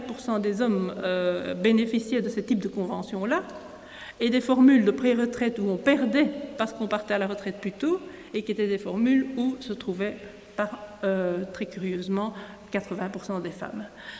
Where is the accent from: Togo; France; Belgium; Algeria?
Belgium; ou chez nous, en Belgique, ça commence à 3 ans, avec les jardins d'enfants